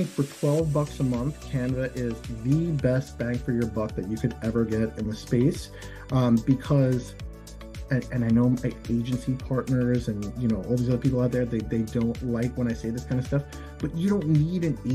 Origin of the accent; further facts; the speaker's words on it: New York, United States; Notion AI to me, not to interrupt you, I'm from New York.